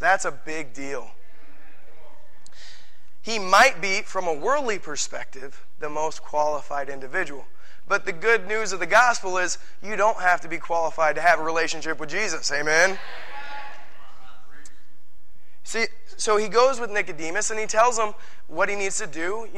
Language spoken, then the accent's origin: English; Bloomington, United States; I'm from Bloomington, like Dustin said